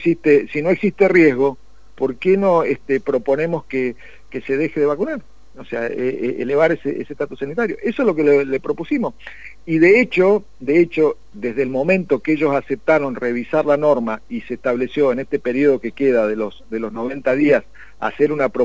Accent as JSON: {"language": "Spanish", "country": "Argentina", "said": "primero le hablo como argentino, ¿no? Como argentino creo"}